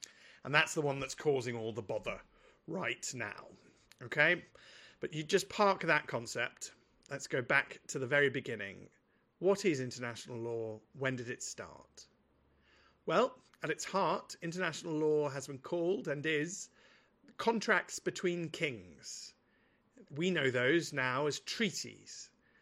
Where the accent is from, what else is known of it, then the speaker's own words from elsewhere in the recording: United Kingdom; But because I'm British and fiercely patriotic